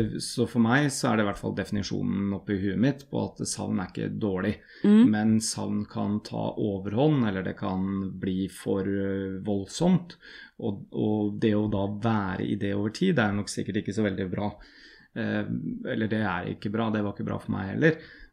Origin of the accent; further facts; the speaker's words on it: Tønsberg, Vestfold, Norway; også hjemme i Norge. Ikke sant? I Tønsberg og Nøtterområdet så er det ikke så ofte at det er ordentlig skifør og vinter og god stemning.